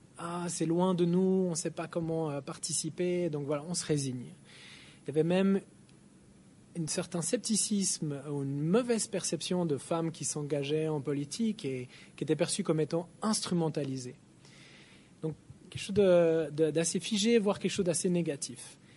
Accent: Switzerland; Même moi, je viens de Suisse

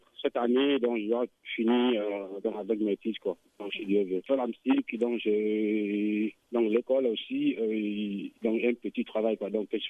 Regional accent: Mali; French is a second language; moved away as an adult; now in Italy; Donc, je viens de la du Mali et Kaï. Donc, je suis un artiste chanteur. Donc, je vis en Italie. Donc, ça fait donc maintenant 11 ans actuellement.

